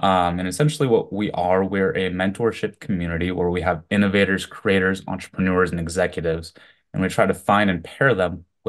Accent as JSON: {"language": "English", "town": "Missoula", "region": "Montana", "country": "United States", "tie": "born or raised there", "also_born_or_lived": "Japan", "lives_now": "Vietnam", "said": "I'm currently in Vietnam, Chile. Originally, I was born in Japan. I grew up in Missoula, Montana with my father. Went to college down in Southern California. And I actually started my career in Seattle, Washington in the tech world."}